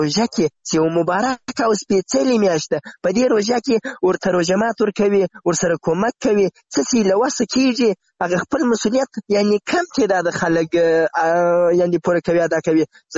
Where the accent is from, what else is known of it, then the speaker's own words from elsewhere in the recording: Zabul, Afghanistan; now in Ghazni, Afghanistan; یعنی زه له زابل نه راغلی یم دلته غزنی کې په یو کار مصروف یم